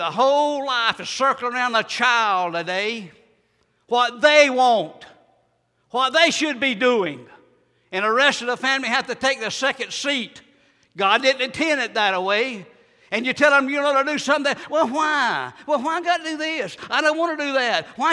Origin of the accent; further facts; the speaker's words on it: Miami, Florida, United States; I remember when it's safe, whenever we was raised in Miami, when I was a little small child, we'd catch a bus and go downtown Miami and see a movie and winter shop